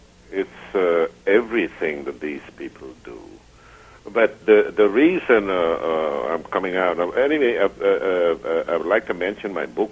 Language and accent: English; Sweden; though I don't look like a Swede. I'm of Indian extraction, and I've lived in Sweden most of my life